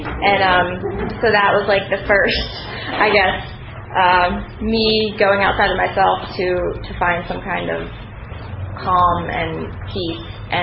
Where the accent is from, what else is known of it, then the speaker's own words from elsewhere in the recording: Wilmington, Delaware, United States; I am from Delaware, and I was born in Wilmington, Delaware, and born into an awesome, awesome family.